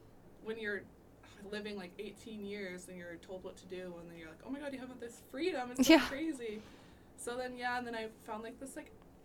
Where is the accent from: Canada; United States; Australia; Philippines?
Canada; I'm like that Canadian who, or, like, I'm like Canadian-American who, like, pretend to have an accent or whatever.